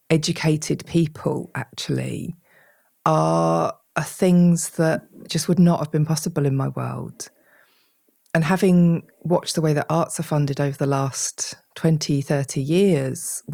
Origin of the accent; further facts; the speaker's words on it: United Kingdom; which we absolutely hate talking about being British